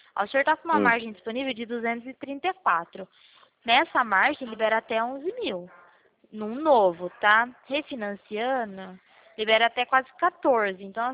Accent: Pirassununga, São Paulo, Brazil; eu sou de Pirassununga

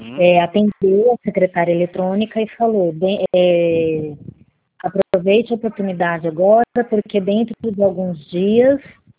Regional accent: Caraguatatuba, São Paulo, Brazil; Eu sou daqui de Caraguatatuba, litoral norte de São Paulo.

